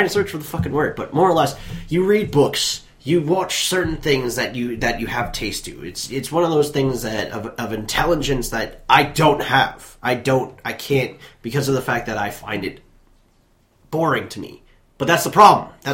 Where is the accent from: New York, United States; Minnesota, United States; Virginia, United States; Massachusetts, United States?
Massachusetts, United States; Boston; I'm a Bostonian going, oh, what the fuck?